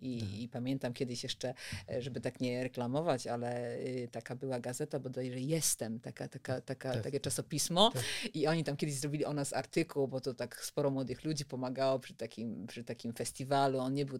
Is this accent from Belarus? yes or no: no; Środa Wielkopolska, Greater Poland Voivodeship, Poland; Ja pochodzę z województwa, z tej części poznańskiej. Ja uczyłam się w liceum w Środzie Wielkopolskiej.